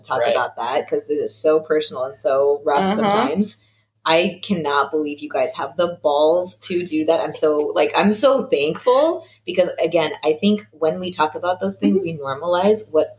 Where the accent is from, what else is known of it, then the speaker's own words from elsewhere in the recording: Midwest, United States; I'm from the Midwest. We're in a Russian background.